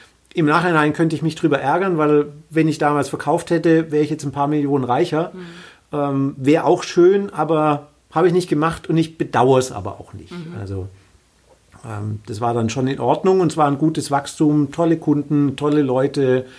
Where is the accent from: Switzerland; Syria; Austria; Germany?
Germany; Bietigheim-Bissingen, Baden-Württemberg; also ich komme aus der Nähe von Stuttgart ursprünglich, in Bietigheim